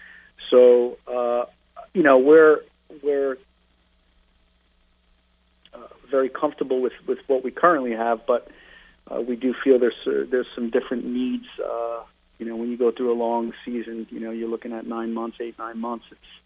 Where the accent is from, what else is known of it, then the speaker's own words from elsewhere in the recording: Northeast, United States; I'm used to it growing up in the Northeast, so it wasn't a big deal for me.